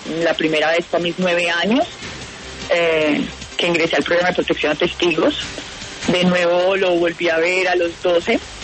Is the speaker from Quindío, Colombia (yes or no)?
yes; Armenia, Quindío, Colombia; Somos de Armenia, todos, kindianos, puyabros, como decimos acá.